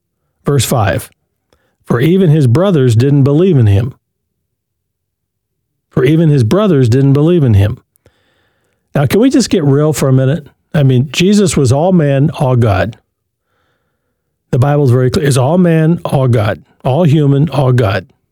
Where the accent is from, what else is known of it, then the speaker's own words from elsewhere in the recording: Michigan, United States; moved away; I grew up in, I'm in Pima County in Arizona. I grew up in Jackson County in Michigan.